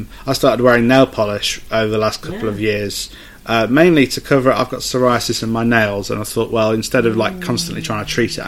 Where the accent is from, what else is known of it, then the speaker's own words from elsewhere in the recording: Derby, East Midlands, United Kingdom; So, I'm from Derby, which is like a small city in the North Midlands, and I was from a very particular bit of Derby, which is very, very white, working class kind of area.